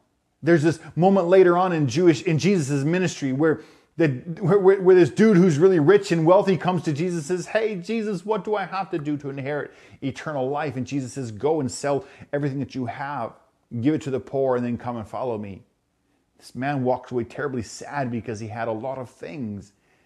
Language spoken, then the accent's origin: English; Canada; I was born and raised in Canada. My family is an average middle-class family